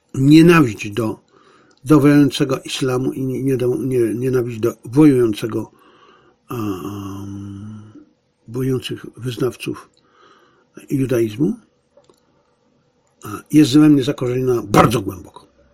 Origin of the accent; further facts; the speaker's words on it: Bielcza, Lesser Poland, Poland; pochodzę, jak Państwo wiecie, z Bielczy, koło Tarnowa w Galicji, po Mieczu.